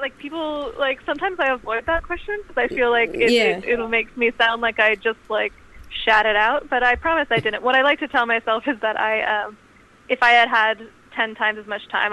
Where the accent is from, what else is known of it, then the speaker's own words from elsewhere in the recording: California, United States; also born or lived in London; I was born in London, but I grew up in California. Aye. But then I came back to the UK to do grad school and to start my career, and now I've only just moved back to the US.